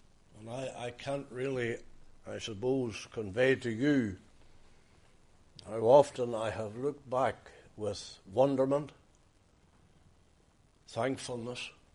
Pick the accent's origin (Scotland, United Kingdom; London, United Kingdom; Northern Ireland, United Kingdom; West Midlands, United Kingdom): Northern Ireland, United Kingdom; Lisnaskea; born there; I was born outside Listnaskee, in a wee place called Kinahe, townland of Kinahe.